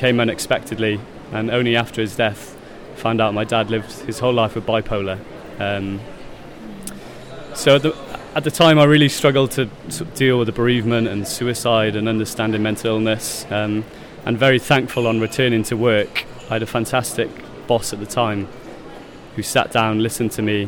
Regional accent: Wales, United Kingdom; as a boy growing up in South Wales

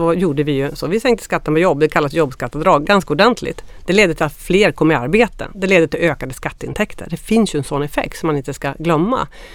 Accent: Örebro, Örebro County, Sweden; För mig som örebroare känns det väldigt viktigt att säga att jag bor faktiskt inte i Stockholm, jag vill bara markera.

